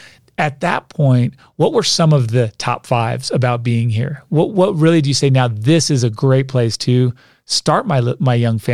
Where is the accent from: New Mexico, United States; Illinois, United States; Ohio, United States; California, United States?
New Mexico, United States; Albuquerque; also born or lived in Austin, Texas; I grew up in Albuquerque, New Mexico, lived in Austin, Texas. Then I came here.